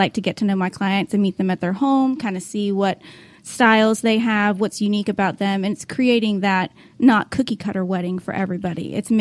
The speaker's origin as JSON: {"language": "English", "region": "Florida", "country": "United States", "said": "I'm originally from the Keys, the Florida Keys."}